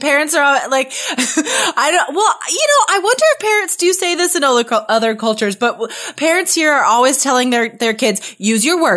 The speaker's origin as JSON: {"language": "English", "town": "Carson City", "region": "Nevada", "country": "United States", "also_born_or_lived": "Spain", "moved": "as an adult", "said": "My hometown, I'm from Carson City, Nevada, and it's, you know, it's not the super most awesome town."}